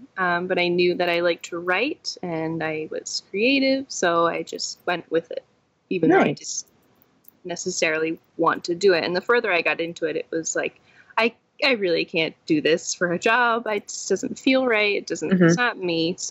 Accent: Pennsylvania, United States; Yeah, I'm from the Philadelphia suburbs, and then I went to Temple in the city.

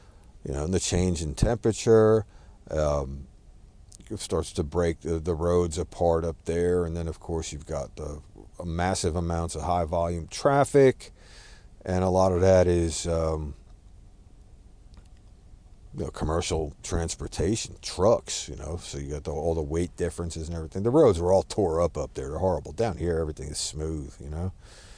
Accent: Northeast, United States; my first line is just everything I learned growing up in the Northeast, basically, is get out ahead of it. You know it's coming, you get the rock salt down. We don't use rock salt over here.

